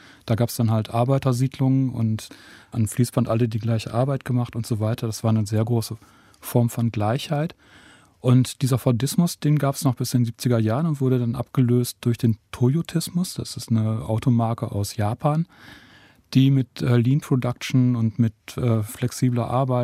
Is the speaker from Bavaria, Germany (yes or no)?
no; Nordhorn, Lower Saxony, Germany; also das ist, wo ich herkomme, in meiner Heimatstadt Nordhorn